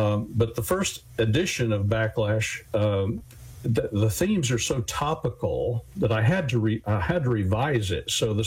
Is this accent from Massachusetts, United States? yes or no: no; Oklahoma, United States; I grew up in Oklahoma, and my father worked for an oil company in middle management for 31 years